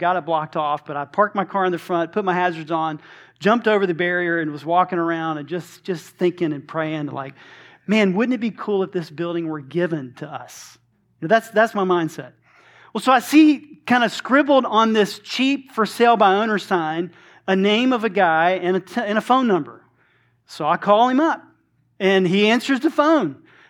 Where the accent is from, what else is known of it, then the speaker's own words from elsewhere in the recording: Georgia, United States; I grew up here in Georgia, but it was the first time that I can remember seeing so many stars in the sky